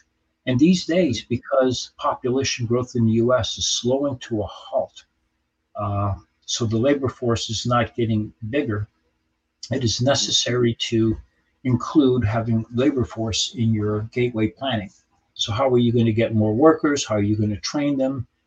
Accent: Rio de Janeiro, Brazil; moved away as an adult; now in United States; I was born in the U.S., but I grew up in Brazil, in Rio de Janeiro. And I came back to go to school

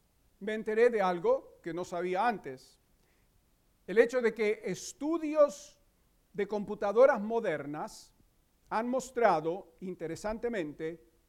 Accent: Chania, Crete, Greece; enfrente de la isla de Creta hay, en la bahía de Lacania, de donde yo soy

